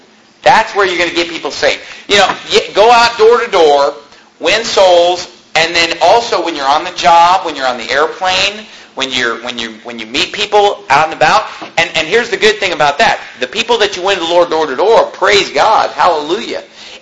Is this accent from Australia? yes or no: no; Sacramento, California, United States; Well, I'm from Sacramento, and they have cable access in Chicago.